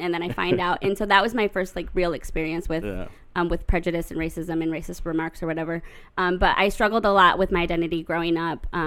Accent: Greenville, Michigan, United States; I grew up in Greenville, Michigan, which is about 45 minutes north of here.

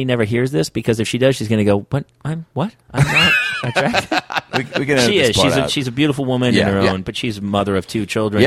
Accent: Boston, Massachusetts, United States; I'm Irish from Boston. Yeah. I got no choice.

